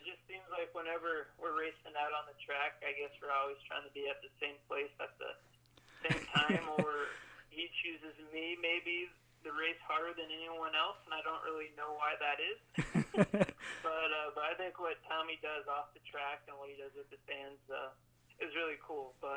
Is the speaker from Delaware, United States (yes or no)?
no; Cedar Rapids, Iowa, United States; they're actually from my hometown as well, in Cedar Rapids.